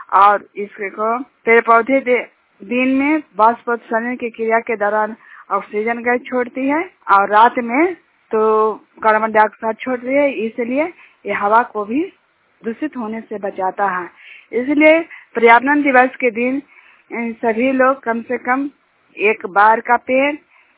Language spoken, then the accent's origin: Hindi; Jhuniyar, Bihar, India; झुनियार गांव के रहने वाली हूँ।